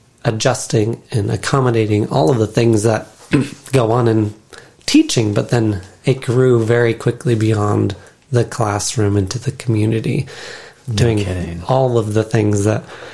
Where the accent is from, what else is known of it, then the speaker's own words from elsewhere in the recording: Iowa, United States; So I'm not from Lansing, I am from Iowa, and I wanted to start a business.